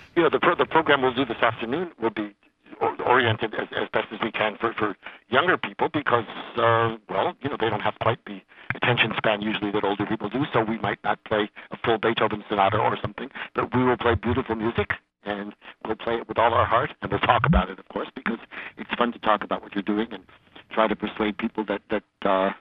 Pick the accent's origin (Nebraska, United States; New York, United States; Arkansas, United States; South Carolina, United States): New York, United States; I grew up near New York, and I went to the Juilliard School.